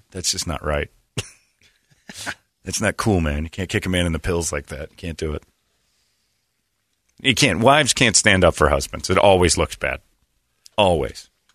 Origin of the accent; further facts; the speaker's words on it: Indiana, United States; I said, "I'm from Indiana."